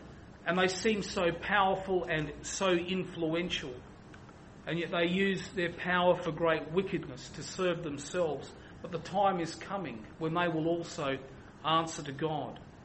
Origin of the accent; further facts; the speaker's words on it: Adelaide, South Australia, Australia; because I'm from Adelaide, and this sort of stuff would often come up in the papers.